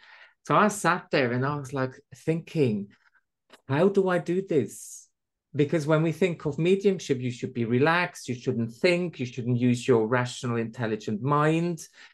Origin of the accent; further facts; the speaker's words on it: Switzerland; first language German; English is a second language; my surname is from Switzerland. So I'm not originally English. So my mother tongue is German.